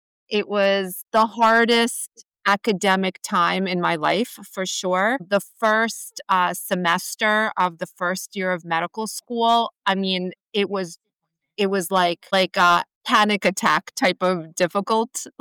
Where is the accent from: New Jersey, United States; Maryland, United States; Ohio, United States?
New Jersey, United States; The state is very nice. It's a beautiful place to live, but my childhood was a little bit difficult because I had a family dynamic that was not ideal. So I had some was, I guess, growing up, but New Jersey itself was not the issue.